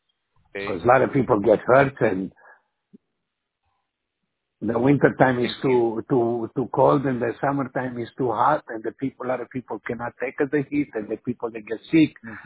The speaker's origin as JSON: {"language": "English", "country": "Romania", "said": "I'm from Europe, from Romania."}